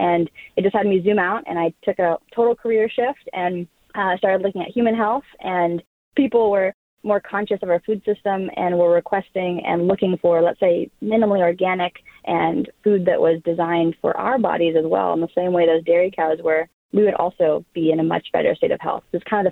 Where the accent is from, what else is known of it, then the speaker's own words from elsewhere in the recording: California, United States; I grew up in Northern California. My parents still have 40 acres, beautiful gardens, all organic.